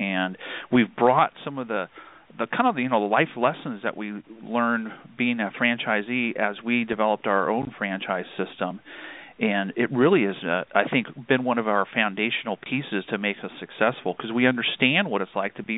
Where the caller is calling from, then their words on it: Palm Springs, California, United States; we're calling, and we're struggling through today in beautiful Palm Springs, California.